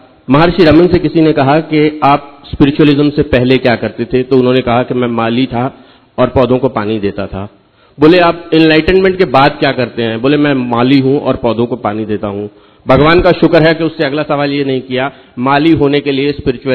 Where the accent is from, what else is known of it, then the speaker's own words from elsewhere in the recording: India; हम उस देश से हैं जहां आध्यात्मिकता बहुत हाई है।